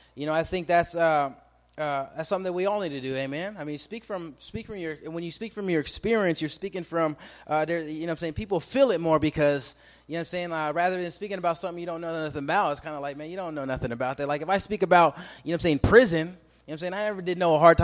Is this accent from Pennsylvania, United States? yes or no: no; Montana, United States; where I come from, I come from Montana. I'm half Native American and half black.